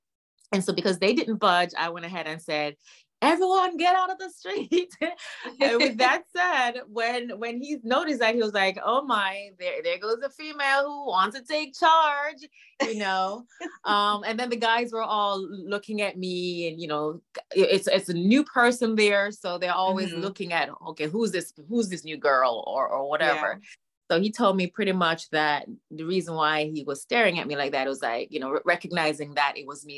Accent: Miami, Florida, United States; Because I'm from Miami.

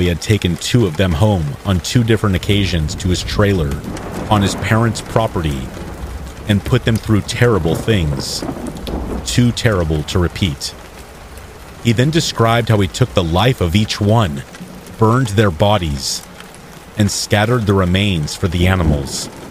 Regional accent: Germany; English is a second language; moved away as an adult; now in Texas, United States; I moved from Germany to a small town in Texas with a population of 17,000.

